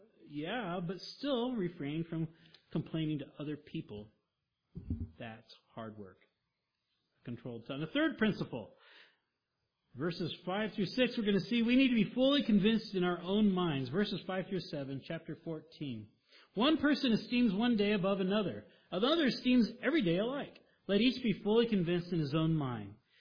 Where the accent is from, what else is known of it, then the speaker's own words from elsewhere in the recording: Oklahoma, United States; You have to be older from Oklahoma like me. Yeah. I'm from Oklahoma.